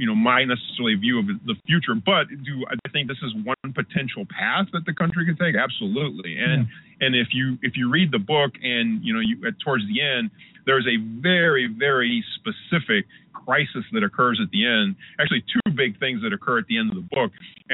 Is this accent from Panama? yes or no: yes; Panama; I visited my home country of Panama this past summer.